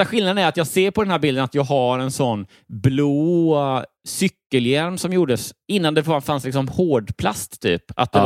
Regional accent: Habo, Jönköping County, Sweden; jag växte upp i Habo, lite utanför Jönköping. Mm. Också så här jättelitet samhälle. Mm. Mer av ett så här nybyggnads förort

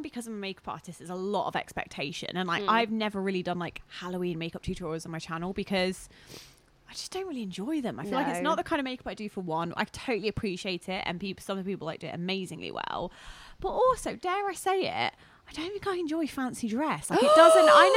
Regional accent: England, United Kingdom; I'm sorry. I'm so English.

